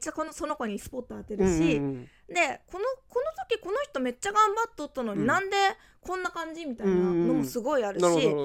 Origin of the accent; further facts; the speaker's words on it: Kitakyushu, Fukuoka, Japan; also born or lived in Yamaguchi; 違う、出身はね、福岡県の北九州なんよ、